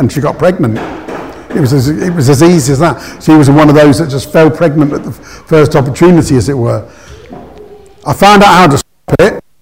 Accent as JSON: {"language": "English", "region": "London", "country": "United Kingdom", "tie": "born there", "said": "And when I was born, I was born in London."}